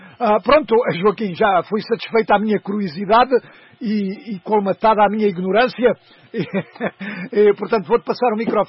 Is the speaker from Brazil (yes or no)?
no; Mozambique; quando ia assistir a jogos de basquetebol em Moçambique, portanto onde eu nasci e cresci